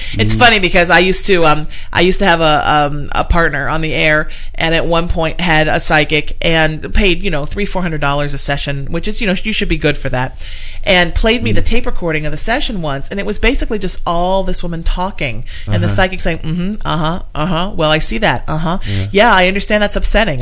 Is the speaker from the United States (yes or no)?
no; Ireland; As we pointed out earlier, I'm Irish, so I've always got one foot in the netherworld and was raised to believe all of that.